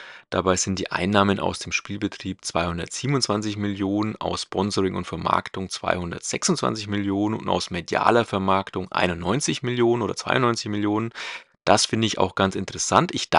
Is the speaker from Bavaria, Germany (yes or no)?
yes; Nuremberg, Bavaria, Germany; ich bin ja aus Nürnberg.